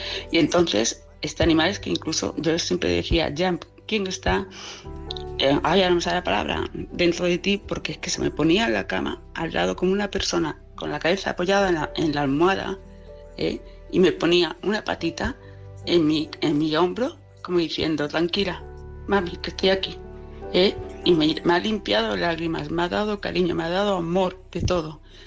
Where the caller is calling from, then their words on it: Palma, Balearic Islands, Spain; de Palma de Mallorca.